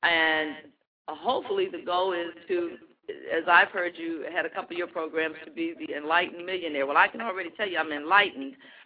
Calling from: Atlanta, Georgia, United States; We're calling from Atlanta, Georgia.

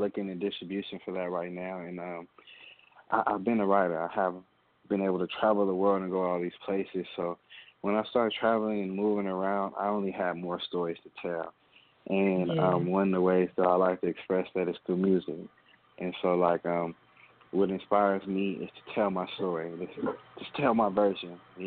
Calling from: Oakland, California, United States; I'm calling from the Bay Area. Specifically, I'm calling from Oakland, California right now.

